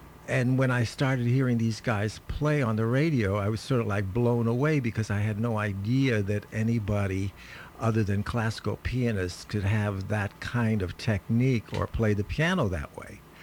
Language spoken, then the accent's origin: English; Omaha, Nebraska, United States; I've made my life here, but I'm a Westerner by birth, and I was raised in the Midwest and the West. I was born in Nebraska, actually.